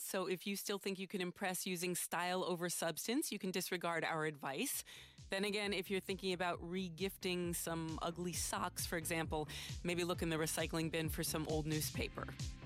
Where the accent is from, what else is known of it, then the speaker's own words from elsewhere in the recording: Kerhonkson, New York, United States; Yes, from my hometown of Kerhonkson in upstate New York.